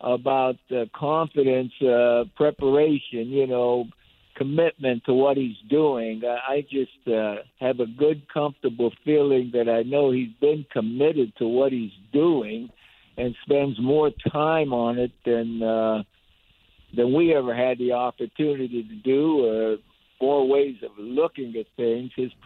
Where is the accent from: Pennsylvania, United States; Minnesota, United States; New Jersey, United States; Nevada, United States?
Pennsylvania, United States; I was brought up in Western PA in Cleveland.